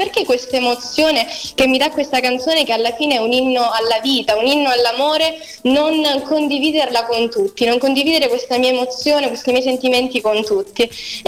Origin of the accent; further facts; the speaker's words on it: Calabria, Italy; è un omaggio alla mia terra, alla mia amata Calabria